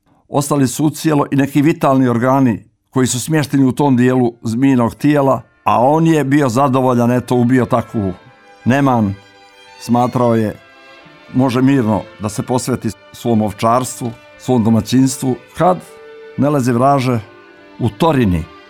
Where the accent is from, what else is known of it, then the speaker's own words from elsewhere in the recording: Morakovo, Nikšić Municipality, Montenegro; U tom mom rodnom kraju, u Župi Niksićkoj, u selu Morakovu